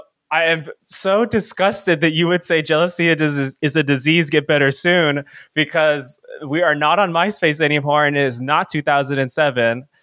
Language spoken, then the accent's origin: English; San Diego, California, United States; from San Diego.